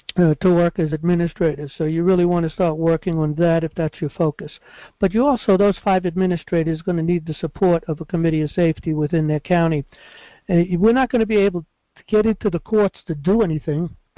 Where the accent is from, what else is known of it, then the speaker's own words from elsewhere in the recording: New York City, New York, United States; Look, I come from New York City. I know Trump.